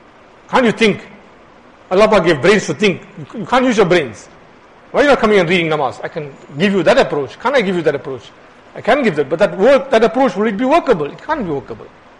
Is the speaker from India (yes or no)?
yes; India; Now, you find some Indians, right? We're all Indian Muslims.